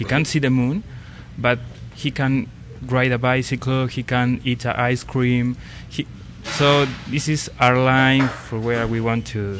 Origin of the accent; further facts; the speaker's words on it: Argentina; English is a second language; Yeah, I'm from Argentina.